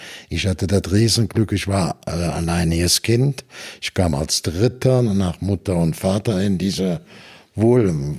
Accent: Brühl, North Rhine-Westphalia, Germany; Und ich bin in Brühl-Grohlwerk groß geworden.

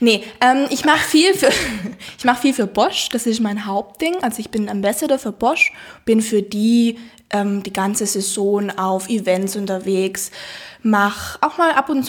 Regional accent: Trentino-Alto Adige, Italy; Ich komme aus Südtirol und bin schon immer so ein bisschen mit dem Fahrradfahren verwurzelt.

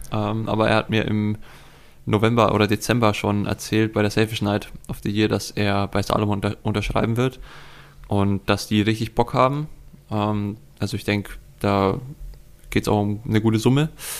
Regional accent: Bavaria, Germany; Der hatte ich schon als Kind gefühlt so von 6 bis 10. Mit denen bin ich immer durch die Dörfer bei uns in Oberbayern gerackert.

